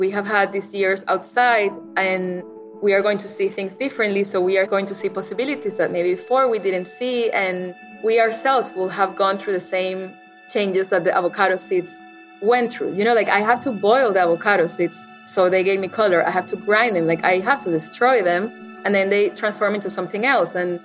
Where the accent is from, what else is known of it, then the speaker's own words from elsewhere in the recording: Venezuela; I grew up in Venezuela, of course, I already said it